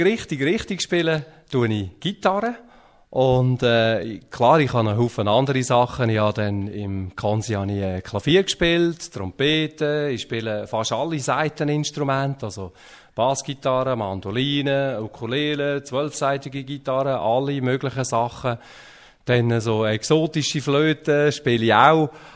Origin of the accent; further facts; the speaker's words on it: Hitzkirch, Lucerne, Switzerland; also ich bin in Hitzkirch aufgewachsen, das ist im Kanton Luzern.